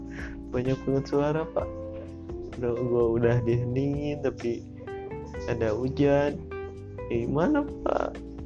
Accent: Tasikmalaya, West Java, Indonesia; gue lagi ngerantau ya, gue udah ngomongin. Dan gue aslinya tuh orang Tasikmalaya dan ya, gue lahir di Tasikmalaya dan emak bapak gue juga di Tasik. Keluarga gue juga di Tasik.

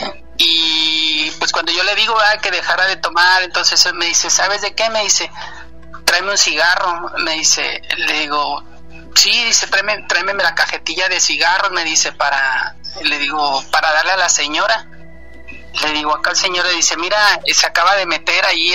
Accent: Tampico, Tamaulipas, Mexico; Soy de aquí de Tampico.

